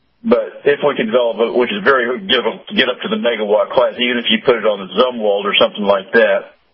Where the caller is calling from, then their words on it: Clearwater, Florida, United States; Clearwater, Florida.